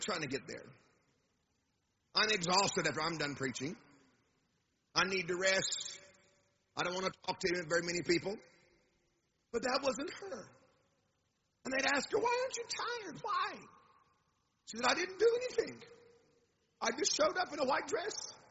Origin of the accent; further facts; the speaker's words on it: Tulsa, Oklahoma, United States; I grew up in Tulsa, as I was telling Pastor before service, in an open heaven of Tulsa.